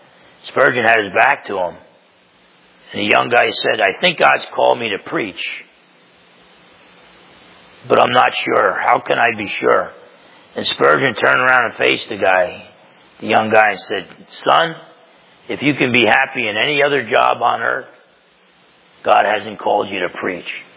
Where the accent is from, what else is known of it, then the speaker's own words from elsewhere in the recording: New Jersey, United States; I grew up in Essex County, New Jersey.